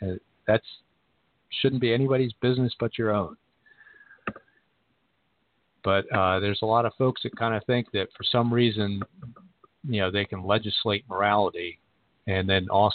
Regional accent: the South, United States; there were lots of states that had blood tests when I was growing up in the South, just to make sure that there wasn't mixed marriages.

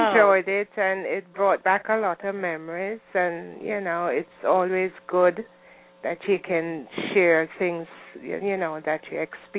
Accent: Jamaica; But growing up in Jamaica, we had plays where we had to do Miss Lou.

